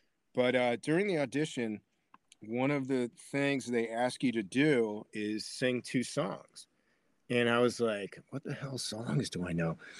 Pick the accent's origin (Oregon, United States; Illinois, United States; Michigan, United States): Illinois, United States; Chicago; I was the youngest of seven. So, you know, we grew up outside of Chicago.